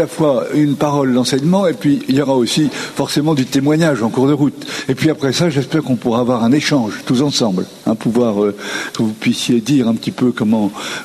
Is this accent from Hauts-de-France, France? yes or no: yes; Roubaix, Hauts-de-France, France; Lui, il est de Lille, moi, je suis de Roubaix, c'est encore beaucoup mieux.